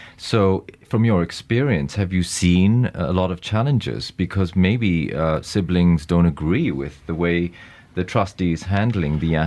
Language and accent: English; Malaysia; I come from Malaysia